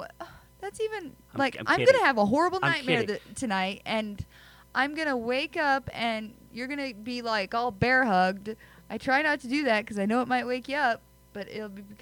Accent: Missouri, United States; I'm from Missouri. I grew up seeing raccoons and possums.

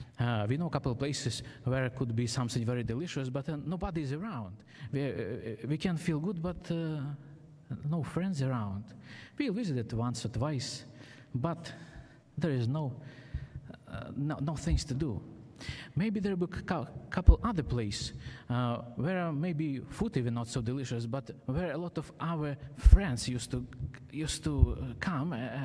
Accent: Ukraine; accent: Ukrainian; English is a second language; now in Pittsburgh, United States; originally I am from Ukraine, and I hope you will enjoy my Ukraine accent.

